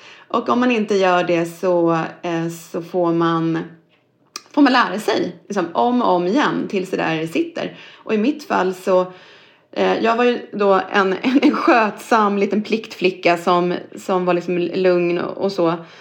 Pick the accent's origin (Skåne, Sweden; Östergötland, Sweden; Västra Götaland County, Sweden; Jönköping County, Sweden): Östergötland, Sweden; Norrköping; jag själv är en invandrarunge, eller åtminstone barn till invandrare. Jag är född i Norrköping, jag är uppvuxen där och gått i skola